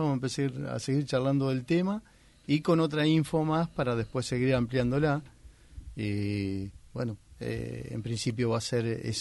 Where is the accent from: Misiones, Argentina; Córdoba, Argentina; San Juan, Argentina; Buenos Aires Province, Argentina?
Buenos Aires Province, Argentina; Pilar; de Pilar y bueno, hoy venimos con una inquietud muy linda y para tratar de colaborar con nuestra querida Argentina